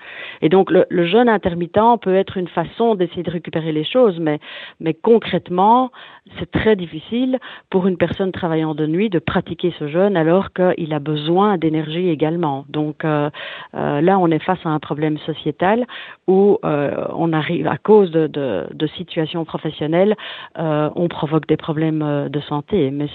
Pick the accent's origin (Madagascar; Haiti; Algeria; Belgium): Belgium; chez nous en Europe et en Belgique